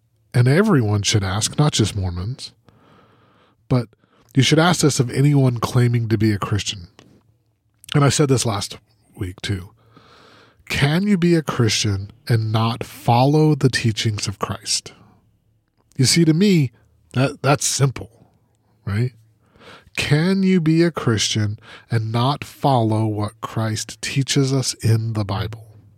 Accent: Salt Lake City, Utah, United States; you know that I grew up in Salt Lake City.

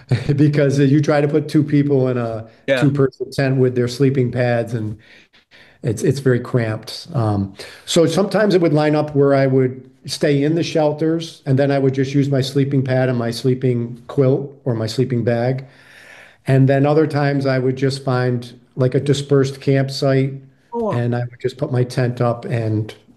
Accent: New England, United States; And I, you know, I'm from New England. I'm used to seeing bears.

